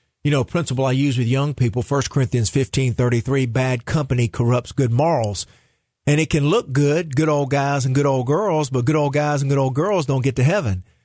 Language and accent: English; Asheville, North Carolina, United States; Grew up in Asheville, North Carolina. And I grew up in a Bible-believing church.